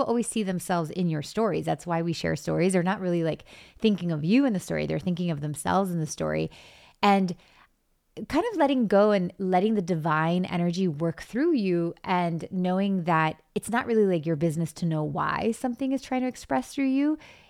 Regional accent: Miami, Florida, United States; So for example, I grew up in Miami in a very Cuban Catholic community.

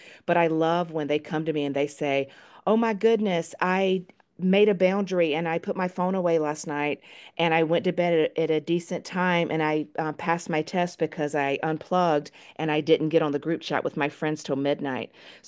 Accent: the South, United States; because I'm from the South that I'm stupid or that I'm slow

